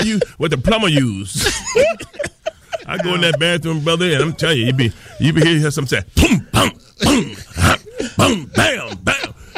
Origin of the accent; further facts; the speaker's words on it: Detroit, Michigan, United States; Well, you know, I grew up in Detroit. I was broke, so I learned how to cut my own hair.